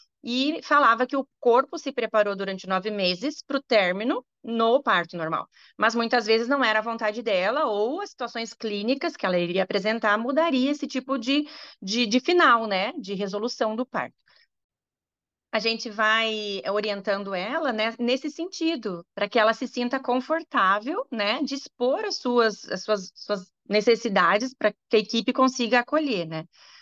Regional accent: Rio Grande do Sul, Brazil; now in Campinas, Brazil; Eu sou gaúcha, mas mudei para Campinas em 2007

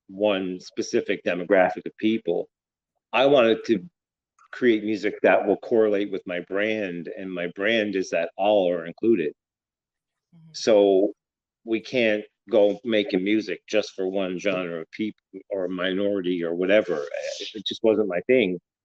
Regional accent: Cape Breton, Nova Scotia, Canada; And I grew up in Cape Breton, Nova Scotia

